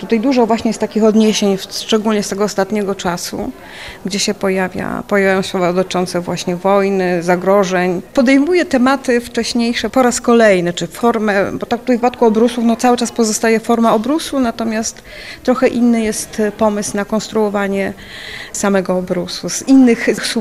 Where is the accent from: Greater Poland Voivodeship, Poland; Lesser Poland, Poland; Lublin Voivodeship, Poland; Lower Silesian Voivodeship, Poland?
Lublin Voivodeship, Poland; Lublin; now in Gdańsk, Poland; Policzyliśmy ostatnio, że mieszkamy w Gdańsku już dwa razy dłużej niż w Lublinie, ale gdzieś tam cały czas serce nasze jest tutaj. To są nasze rodziny, nasze groby, nasze miejsca.